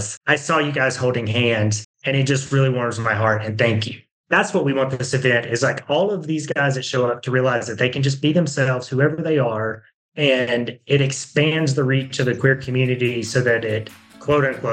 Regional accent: Alabama, United States; And I grew up in Alabama originally.

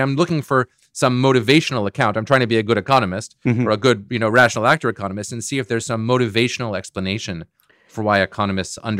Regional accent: Boston, Massachusetts, United States; you know, I'm from Boston and I still live in the Boston area.

